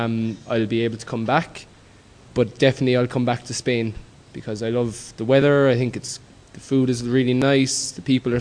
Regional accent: Munster, Ireland; I'm from Ireland, Cork. It's a small county in the south of Ireland.

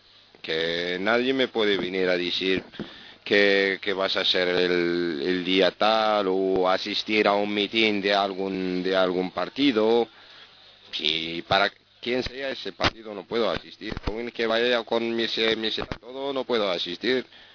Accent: Morocco; now in Spain; de unos 36 años, soy marroquí, llevo aquí en España 6 años. Estoy con mi familia aquí.

